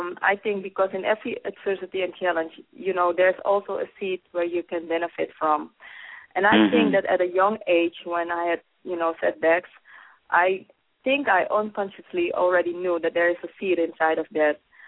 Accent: Netherlands; I'm grateful that I grew up in the Netherlands

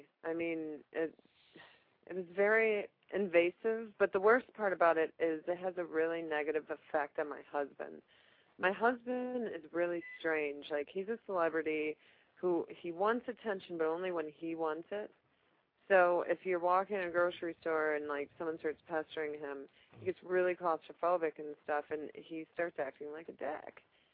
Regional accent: Chicago, Illinois, United States; But, you know, I'm from Chicago. I'm a Midwestern girl.

